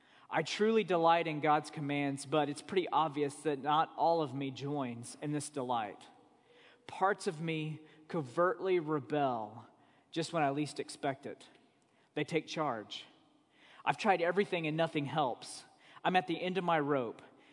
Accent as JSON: {"language": "English", "region": "Oklahoma", "country": "United States", "said": "I'm from Oklahoma, so who knows? But it seems like we have other people from Oklahoma."}